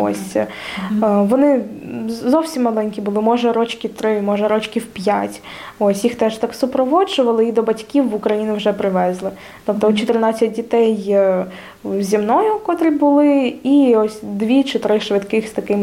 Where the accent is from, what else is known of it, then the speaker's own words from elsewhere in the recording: Crimea, Ukraine; Я народилась в Криму